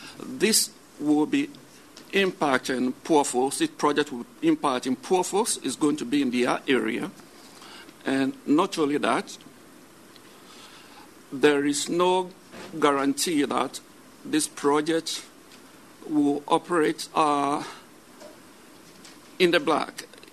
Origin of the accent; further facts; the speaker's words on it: Boston, Massachusetts, United States; I grew up in the Boston, New England area